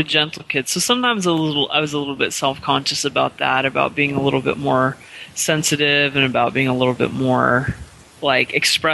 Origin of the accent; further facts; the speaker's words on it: Bakersfield, California, United States; Yeah, I'm from California, Bakersfield, California. I grew up here. I went to BYU. I was an MTC teacher.